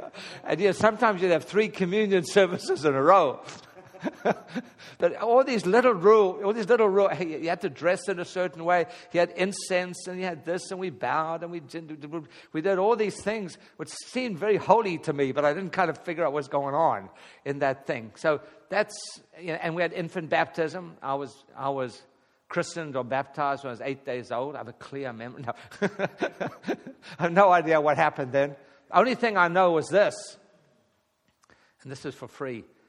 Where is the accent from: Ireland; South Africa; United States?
South Africa; In South Africa, I was raised in the Anglican Church